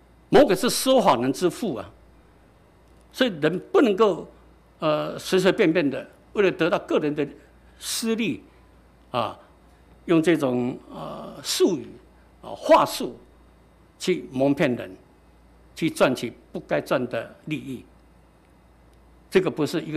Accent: China; 我们中国人造字，人言就是信。

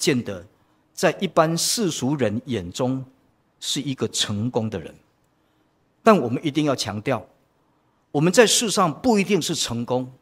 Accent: Taiwan; 我们不过是平凡的在台湾长大

